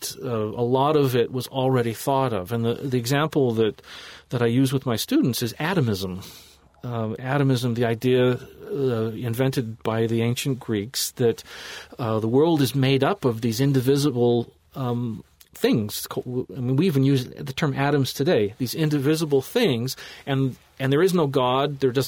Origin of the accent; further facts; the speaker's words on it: Illinois, United States; There's a well-known publisher of Latin pedagogical materials from my hometown in Illinois.